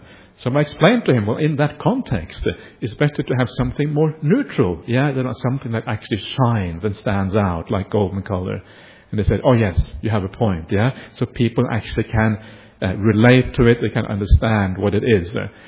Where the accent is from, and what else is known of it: Norway; born or raised there